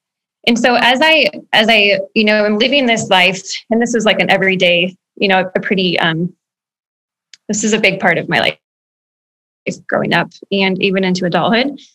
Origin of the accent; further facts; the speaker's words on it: Ames, Iowa, United States; So I grew up in the Ames area, went to Gilbert K through 12. So very, very familiar with Ames, but moved away after high school and came back just 5 years ago.